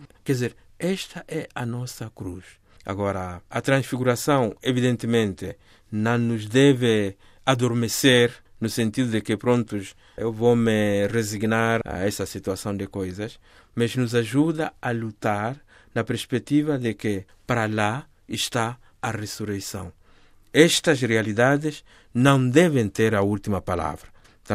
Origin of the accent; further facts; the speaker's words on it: Mozambique; serve para mim como moçambicano